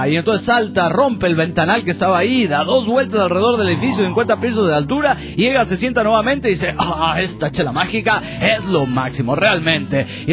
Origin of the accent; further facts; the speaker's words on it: Cancún, Quintana Roo, Mexico; de Cancún, Quintana Roo, México.